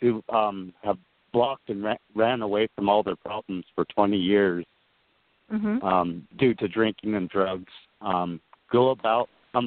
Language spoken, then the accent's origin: English; Colorado, United States; I'm from Colorado.